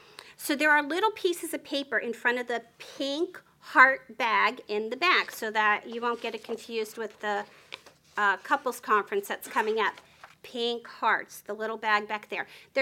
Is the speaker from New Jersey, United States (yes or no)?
yes; New Jersey, United States; I know I talk really fast. I'm from New Jersey.